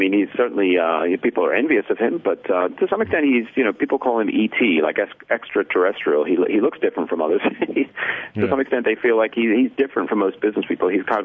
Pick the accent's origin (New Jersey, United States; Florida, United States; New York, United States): New Jersey, United States; also born or lived in Paris, France; now in China; my accent is a bit weird. I'm a Brit who grew up in New Jersey in Paris, so I found my identity in China as a foreigner.